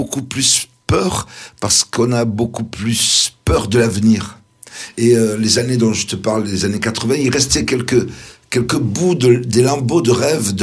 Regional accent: Toulouse, Occitanie, France; Moi, je suis toulousain

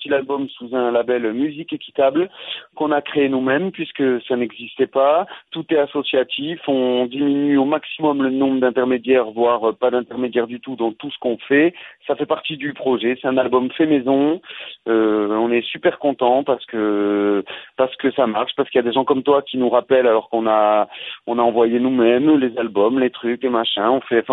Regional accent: Nouvelle-Aquitaine, France; on a tous les deux à peu près la trentaine, on vient tous les deux du Béarn

